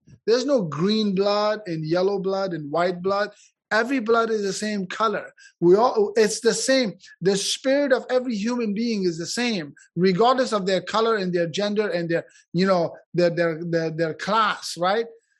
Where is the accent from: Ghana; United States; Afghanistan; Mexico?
Afghanistan; I grew up in Afghanistan, and I grew up during war most of my life.